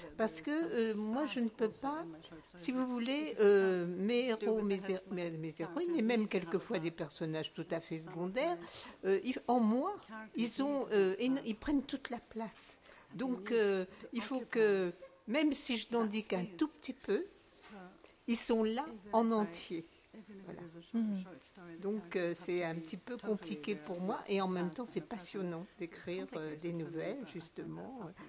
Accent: Auvergne-Rhône-Alpes, France; mon pays natal, qui est le Bourbonnais, c'est-à-dire au centre de la France.

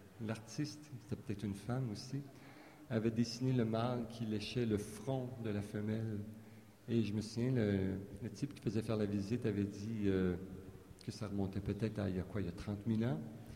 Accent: Quebec, Canada; Je pense qu'on m'a invité ici parce que je suis québécois, je suis étranger.

